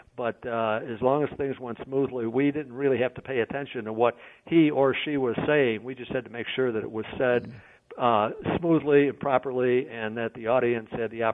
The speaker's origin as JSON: {"language": "English", "town": "Chicago", "region": "Illinois", "country": "United States", "said": "she knew that I was from Chicago."}